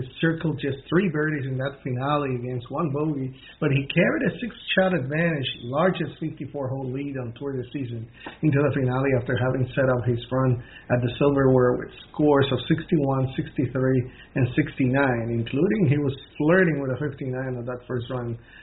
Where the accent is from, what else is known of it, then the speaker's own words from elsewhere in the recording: United States; As an American, of course, I was rooting for my team to pull out the victory